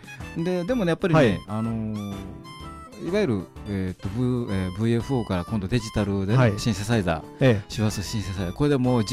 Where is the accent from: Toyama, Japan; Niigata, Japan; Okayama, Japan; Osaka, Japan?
Osaka, Japan; 実は会社はね、私の地元の大阪なんですよね。